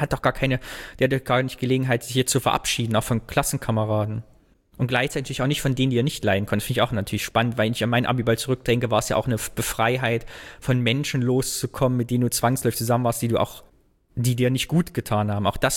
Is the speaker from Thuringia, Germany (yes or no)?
yes; Thuringia, Germany; es ist in Südthüringen. Mir geht also wieder das Herz auf, aus meiner Heimat.